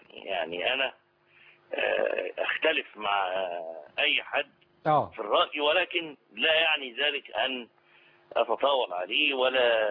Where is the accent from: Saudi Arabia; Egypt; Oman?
Egypt; يعني ده نفس اللي بيحصل عندنا في مصر